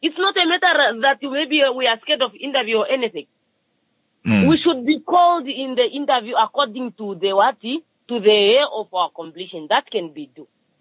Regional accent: Ohangwena, Namibia; especially me, I'm from Angwena region.

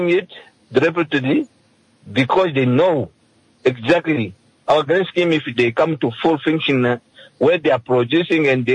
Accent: Kavango, Namibia; Let them say from Kavango now. We are from Kavango

